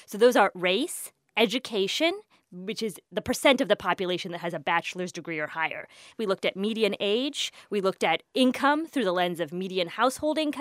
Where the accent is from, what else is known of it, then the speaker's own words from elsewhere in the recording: Illinois, United States; born there; I was born in Illinois.